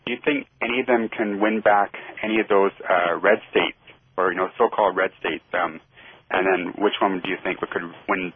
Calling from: Vancouver, British Columbia, Canada; I'm phoning from Vancouver.

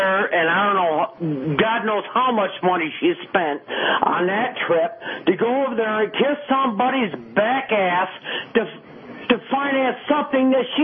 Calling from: Warren, Michigan, United States; I'm calling from Warren, Michigan.

